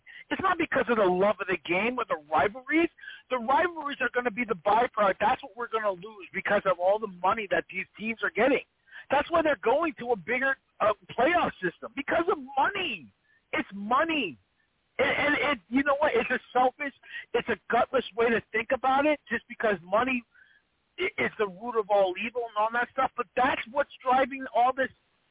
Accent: East Coast, United States; just because I'm an East Coast guy. I grew up on the Big East Conference.

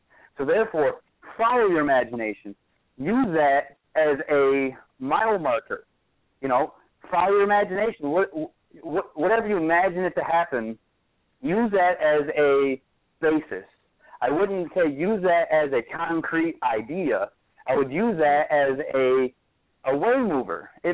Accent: Detroit, Michigan, United States; now in Texas, United States; You know, I moved to Texas from Detroit, Michigan, and I had an uncle who knew a few people who were inventors

